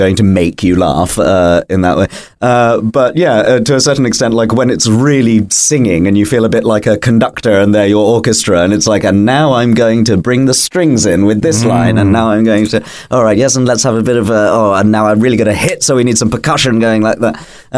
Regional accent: London, United Kingdom; because I grew up in London, my parents very kindly were like, you can live with us until you can afford both rent and food.

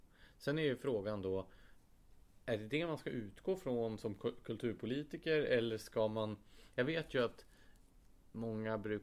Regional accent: Gävle, Gävleborg County, Sweden; det är jättevanligt Gävle där jag kommer ifrån att folk åker såna här kulturbussresor ner till Stockholm

